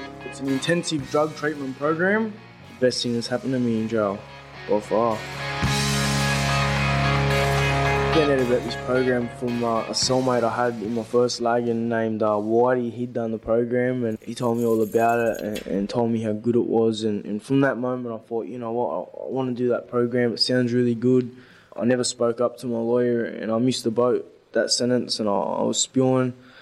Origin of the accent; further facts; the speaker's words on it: Seven Hills, New South Wales, Australia; from Seven Hills, Layla Park. Grew up there, been there all my life.